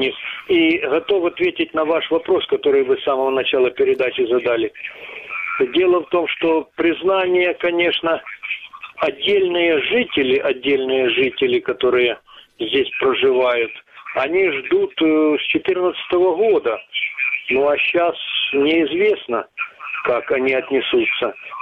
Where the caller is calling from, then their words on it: Luhansk Oblast, Ukraine; я из так называемой ЛНР звоню вам.